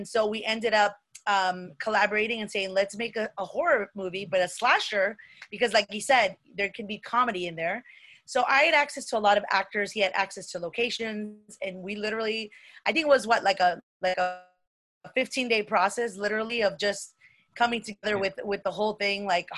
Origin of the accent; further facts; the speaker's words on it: Chicago, Illinois, United States; I'm from the South Side. I'm from back of the yards. So I'm really from Chicago. I'm not from a suburb. I'm from South Side.